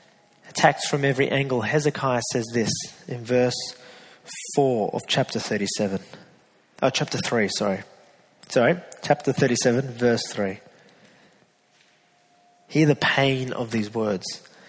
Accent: United Kingdom; You know, I don't cry that, I'm British.

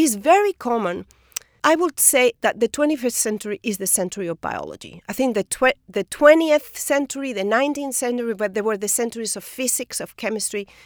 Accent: Spain; You know, I'm from Spain. In Spain, people don't move, really.

